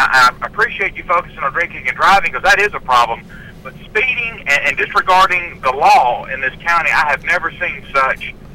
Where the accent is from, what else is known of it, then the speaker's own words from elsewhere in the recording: Mississippi, United States; where I grew up in Mississippi, you didn't